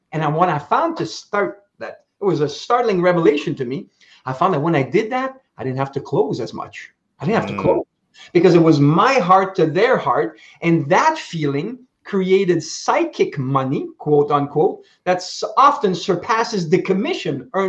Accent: Canada; I'm a Canadian champion in Taekwondo.

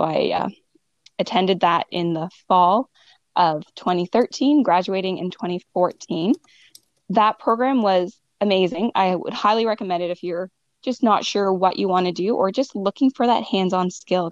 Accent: Burford, Ontario, Canada; Mindy, who is someone who I know from my hometown back in Burford

